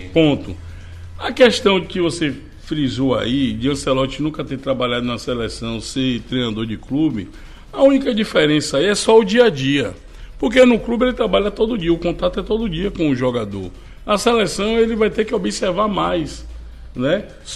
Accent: Italy; Portuguese is a second language; eu vou voltar para minha terrinha comer minha pizza italiana.

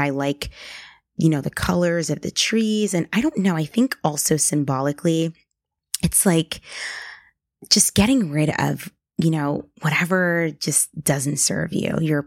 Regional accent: New York, United States; I live on the East Coast. I'm from New York.

